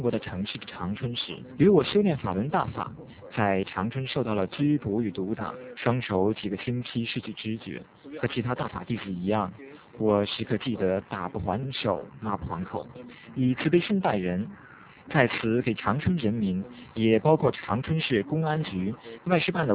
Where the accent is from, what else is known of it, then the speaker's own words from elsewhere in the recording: Austria; Chinese is a second language; 你好，我是土生土长的奥地利人，但对中国文化情有独钟